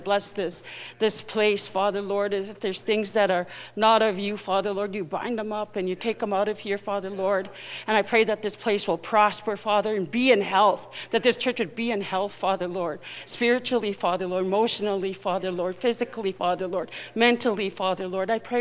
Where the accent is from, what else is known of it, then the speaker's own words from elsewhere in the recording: Canada; And I go, I'm from Papikasis First Nations.